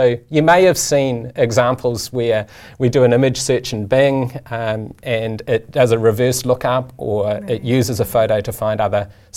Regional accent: New Zealand; And I'm from New Zealand, which is the birthplace of Revolution R out of the University of Auckland.

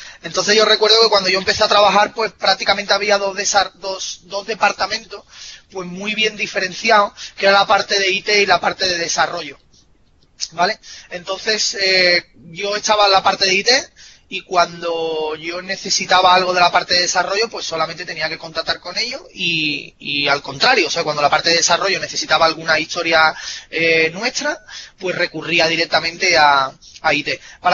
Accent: Seville, Andalusia, Spain; Porque yo soy de Triana, yo soy de Sevilla.

